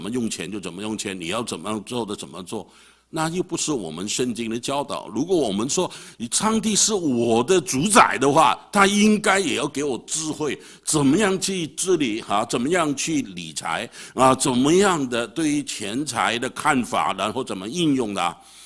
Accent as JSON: {"language": "Chinese", "country": "Singapore", "said": "因为我来自新加坡，所以呢我就很注重的啊注意那个新闻"}